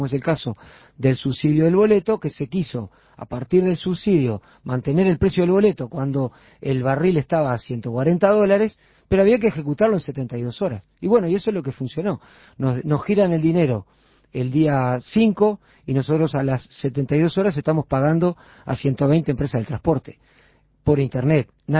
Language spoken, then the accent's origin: Spanish; Uruguay; lo digo con orgullo como uruguayo